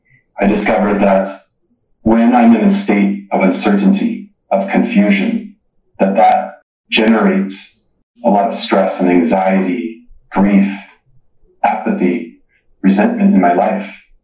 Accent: California, United States; I grew up in a suburb of Los Angeles, single son to a single mother

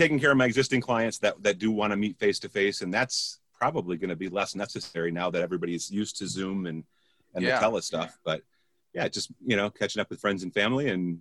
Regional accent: Michigan, United States; Canada doesn't count because I'm from Michigan.

